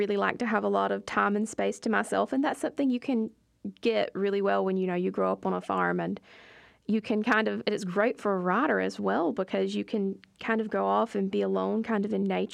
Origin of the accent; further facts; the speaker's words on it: Claxton, Georgia, United States; I'm from Claxton, Georgia. So it's about 50 miles west of Savannah, and I've lived there my whole life with my family. And it's really cool to be from a small town.